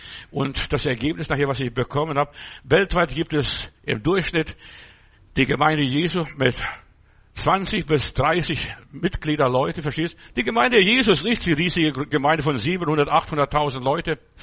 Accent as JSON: {"language": "German", "region": "Bavaria", "country": "Germany", "lives_now": "Berlin, Germany", "said": "Dann bin ich da, wo ich herkomme, aus Bayerischen Wald"}